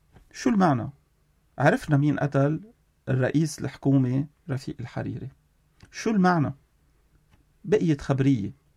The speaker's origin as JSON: {"language": "Arabic", "country": "Lebanon", "said": "كلبنانيين"}